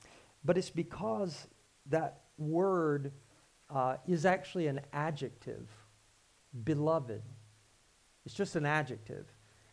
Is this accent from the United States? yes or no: yes; the South, United States; not just because I grew up in the South, I do like the word beloved